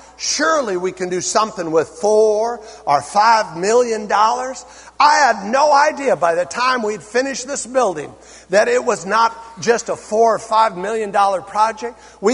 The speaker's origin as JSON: {"language": "English", "town": "San Bernardino", "region": "California", "country": "United States", "said": "We're from San Bernardino, guys."}